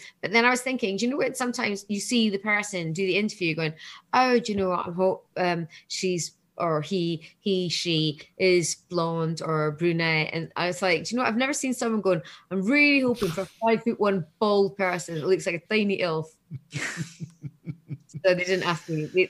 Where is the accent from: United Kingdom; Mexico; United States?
United Kingdom; Scotland; And I'm Scottish. I'm hard as.